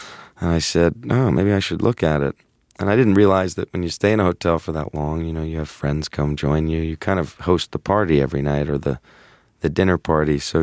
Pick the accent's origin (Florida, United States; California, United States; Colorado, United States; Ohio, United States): California, United States; Los Angeles; You know, I guess also growing up in Los Angeles, it was a hotel I always looked forward to going to and getting to.